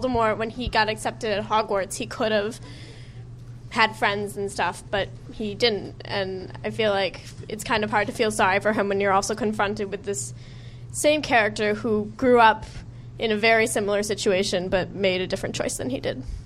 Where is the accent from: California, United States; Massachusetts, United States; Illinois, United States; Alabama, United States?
Illinois, United States; Evanston; Oh, I'm from Evanston, Illinois.